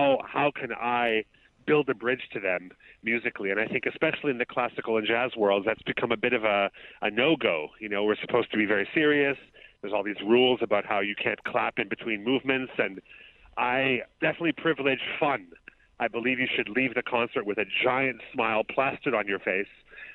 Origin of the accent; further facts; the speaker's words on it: Canada; just being Canadian